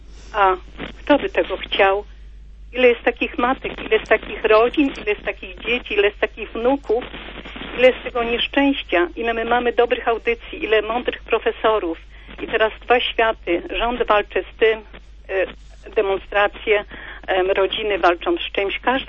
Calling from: Düsseldorf, North Rhine-Westphalia, Germany; Ja jestem z Düsseldorfu

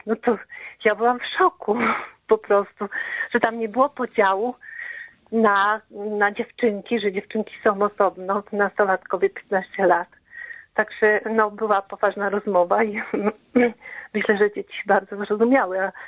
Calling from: Subcarpathian Voivodeship, Poland; z Podkarpacia.

